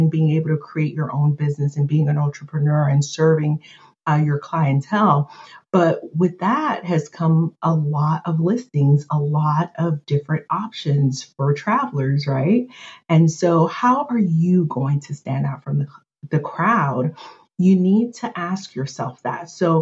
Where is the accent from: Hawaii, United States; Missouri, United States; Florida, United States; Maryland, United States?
Florida, United States; Miami; Does it look like the hood where I grew up in Miami?